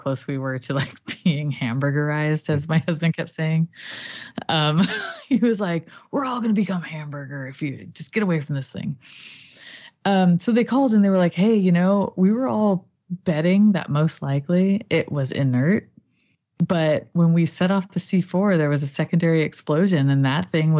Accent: Fresno, California, United States; I was like, I'm from Tower District, okay?

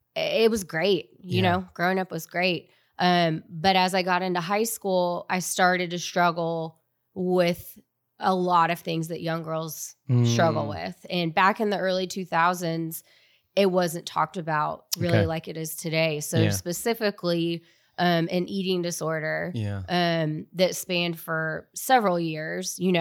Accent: San Antonio, Texas, United States; So I grew up here in San Antonio. Our upbringing was rooted in faith, family, and friendships is what I'll say.

